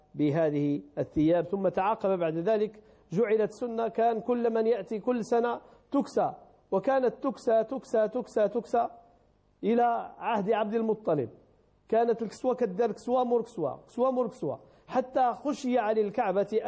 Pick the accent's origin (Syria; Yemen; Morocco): Morocco; يعني بحال كأن قبيلة من القبائل عندنا في المغرب